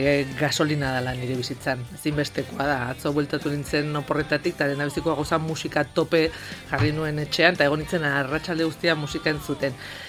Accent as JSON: {"language": "Basque", "town": "Tolosa", "region": "Basque Country", "country": "Spain", "said": "Tolosakoa naiz"}